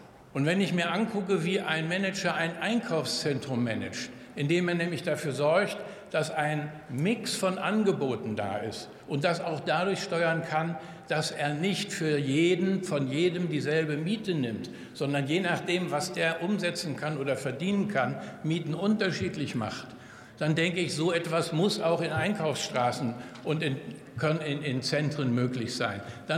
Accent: Cologne, North Rhine-Westphalia, Germany; Ich komme aus Köln und ich weiß, wie die Situation der Corona in den Innenstädten und in unseren Läden für Konsequenzen gesorgt hat.

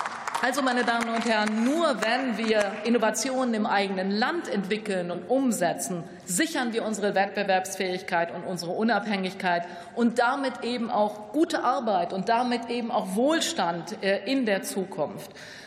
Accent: Münster, North Rhine-Westphalia, Germany; aus meiner Heimat, aus Nordrhein-Westfalen, könnte ich viele, viele Beispiele nennen, ob Wasserstofftechnologie im Ruhrgebiet, künstliche Intelligenz in Aachen, Batterieforschung bei mir zu Hause in Münster.

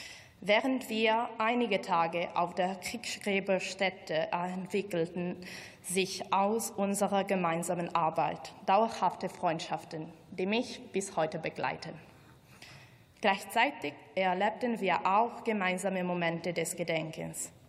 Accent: Italy; ich komme aus Italien.

